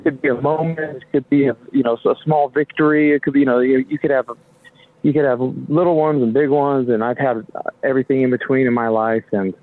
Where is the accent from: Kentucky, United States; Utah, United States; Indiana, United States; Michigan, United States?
Utah, United States; Nephi; also born or lived in Henderson; I was born out in Henderson, but then my parents relocated to right in the middle of Utah in this country town called Nephi.